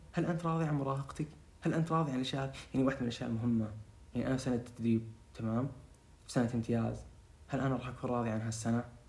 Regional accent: Riyadh, Riyadh Province, Saudi Arabia; يعني صدق أتمنى إنهم يجيبون القرية هذه عندنا بالرياض

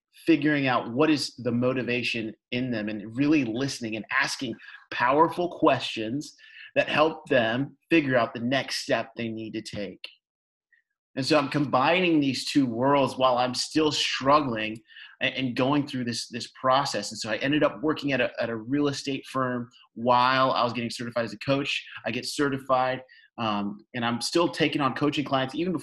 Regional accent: Louisiana, United States; also born or lived in Kenya / Midwest; I was born in Kenya, lived in the Midwest, and then grew up in really from seventh grade to graduating college in Louisiana. So big culture shock.

